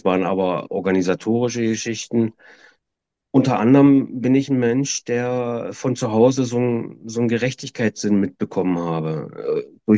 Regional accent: East Germany, Germany; moved away as an adult; ich bin ja in Ostdeutschland groß geworden und ich war 20, als die Mauer geöffnet wurde, bin ich ja geflüchtet nach Westdeutschland und war eigentlich ständig am Umziehen.

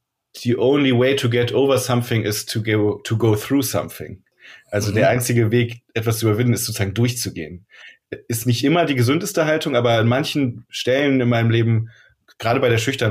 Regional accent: Rhineland, Germany; now in Hamburg, Germany

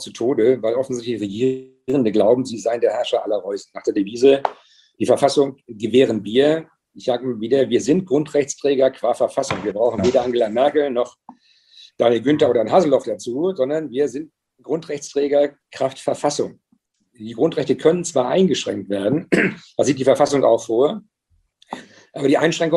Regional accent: Schleswig-Holstein, Germany; ich komme ja aus Schleswig-Holstein

